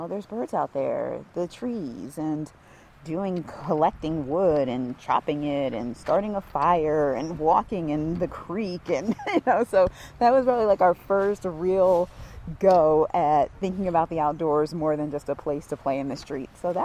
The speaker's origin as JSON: {"language": "English", "region": "Connecticut", "country": "United States", "tie": "born or raised there", "said": "Tarsha and I grew up in Connecticut, and so we were what most people would think of as city kids"}